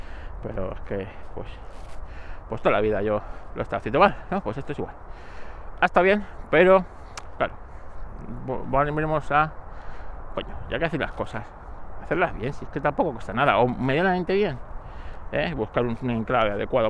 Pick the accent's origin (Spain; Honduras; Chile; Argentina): Spain; Madrid, Community of Madrid; porque soy de Madrid y aquí en Madrid cualquier arroz amarillo es paella